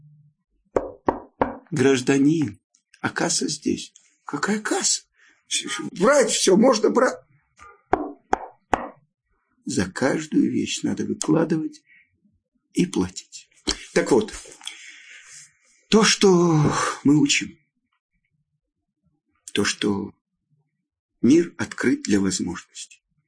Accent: Odesa, Odesa Oblast, Ukraine; я родом из Одессы

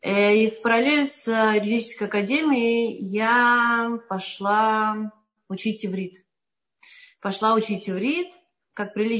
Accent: Moscow, Russia; Я сама из Москвы, забыла сказать.

